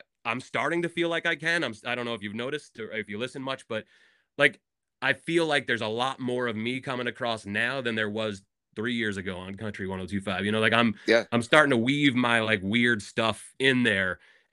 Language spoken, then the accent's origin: English; Northeast, United States; the thing that was really cool is that I grew up in the Northeast, like in, you know, and I ended up at Kiss 108